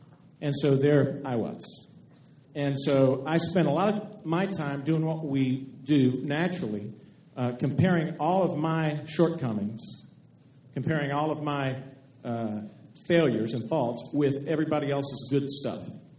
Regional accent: Lakeland, United States; I grew up in Lakeland and went to grade school and then middle school and high school in Lakeland.

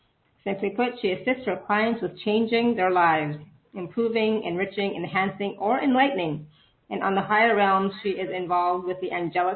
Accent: Canada; She's Canadian and I'm Canadian

